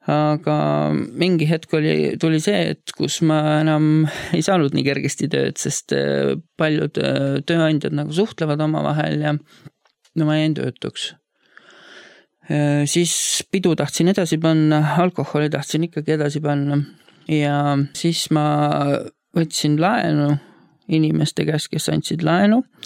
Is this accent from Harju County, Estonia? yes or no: yes; Tallinn, Harju County, Estonia; Ma tulen Tallinnast, olen üles kasvanud Kadriorus ja elanud tavalist elu.